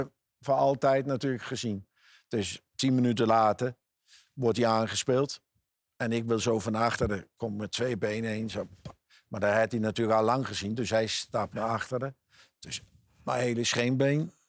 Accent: Copenhagen, Capital Region, Denmark; Dutch is a second language; Ik kwam zelf van Kopenhagen, ja.

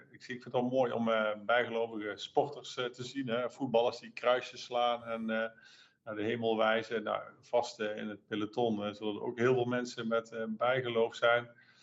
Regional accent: Heythuysen, Limburg, Netherlands; Ik ben opgegroeid in Limburg, in Heidhuizen, vlakbij Halen.

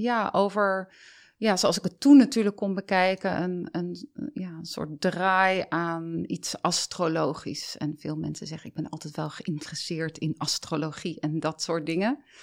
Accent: Leidschendam, South Holland, Netherlands; also born or lived in Delft; ik ben dus geboren in Delft, heb daar maar kort gewoond. Leidschendam ben ik opgegroeid in een ondernemersgezin, ondernemersfamilie eigenlijk.

